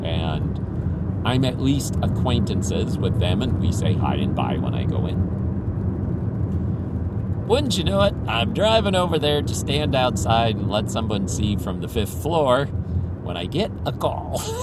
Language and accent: English; Philippines; I am a missionary kid. I grew up in the Philippines.